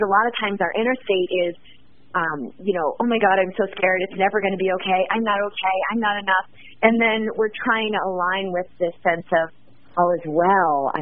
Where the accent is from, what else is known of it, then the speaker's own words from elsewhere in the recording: Boston, Massachusetts, United States; I was living in the East Coast, so I grew up in Boston.